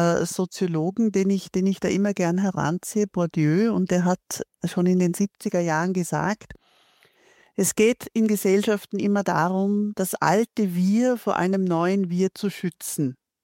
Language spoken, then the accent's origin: German; Vorarlberg, Austria; Ich bin aus Vorarlberg